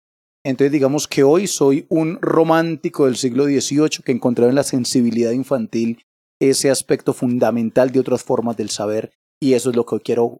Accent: Armenia, Quindío, Colombia; Yo soy de Armenia, es mi origen, he recorrido varias partes del país.

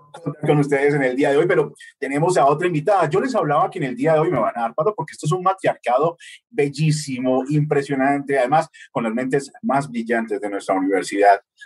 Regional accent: Boyacá, Colombia; also born or lived in Cali; Yo nací en el departamento del Valle, en Cali, pero me crié en Boyacá. Entonces, la gente me pregunta, ay, ¿de dónde? No, yo les digo, yo soy boyacaleño.

